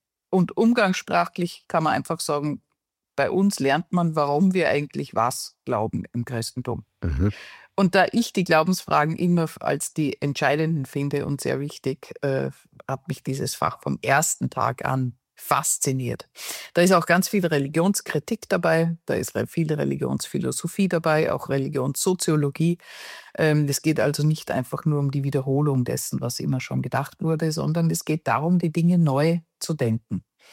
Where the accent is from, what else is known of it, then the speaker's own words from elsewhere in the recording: Upper Austria, Austria; moved away as an adult; also born or lived in Vienna; now in Germany; ich bin Österreicherin, geboren und aufgewachsen bin ich im Salzkammergut. Habe dann in Wien studiert und bin dann nach dem Studium zur Doktorarbeit aber schon nach Deutschland gegangen. Und das heißt, ich bin seit 1998 in Deutschland gewesen, auch in Dänemark und an anderen Orten.